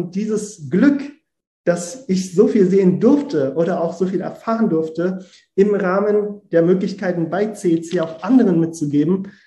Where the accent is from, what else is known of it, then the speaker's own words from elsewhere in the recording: Frankfurt, Hesse, Germany; Gerade ich hier als Frankfurter mit dem größten Flughafen, einem riesen Bahnhof, einer riesigen Kriminalitätsrate.